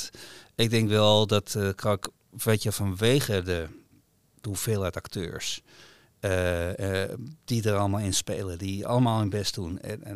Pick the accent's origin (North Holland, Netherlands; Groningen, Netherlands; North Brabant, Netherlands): North Holland, Netherlands; Amsterdam; Ik ben een Amsterdammer.